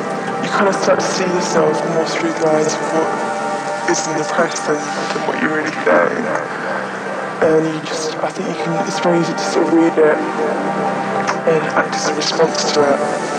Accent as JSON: {"language": "English", "town": "Ilford", "region": "London", "country": "United Kingdom", "tie": "born or raised there", "said": "I grew up in Ilford, sort of East London suburbs, and there was nothing to do, nothing to sort of really aspire to."}